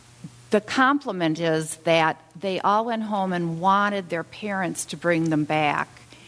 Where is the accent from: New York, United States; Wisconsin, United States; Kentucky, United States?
Wisconsin, United States; Delafield; from Delafield